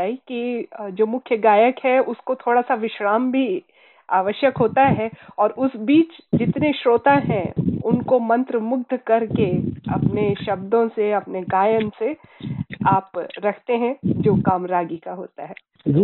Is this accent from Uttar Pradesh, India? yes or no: no; Raipur, Chhattisgarh, India; born there; जिस अस्पताल का आपने नाम लिया है मेरा जन्म भी उसी अस्पताल में हुआ है, डीके हॉस्पिटल में।